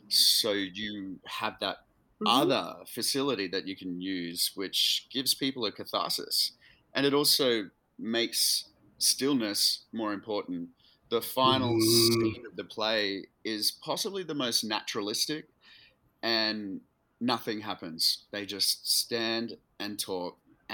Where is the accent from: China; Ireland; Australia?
Australia; now in United States; I'm Australian. I came here and I was like, why is she yelling?